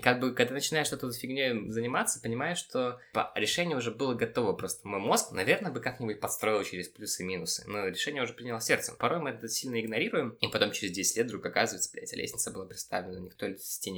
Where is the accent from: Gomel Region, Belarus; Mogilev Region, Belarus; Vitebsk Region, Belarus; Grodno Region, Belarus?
Mogilev Region, Belarus; Babruysk; also born or lived in Minsk; Я сам родом из Бобруйска, и как бы я вот видел это становление моей семьи, как мы, знаешь, из маленького города, там отец уехал в Москву на заработки, потом вернулся, мы переехали в Минск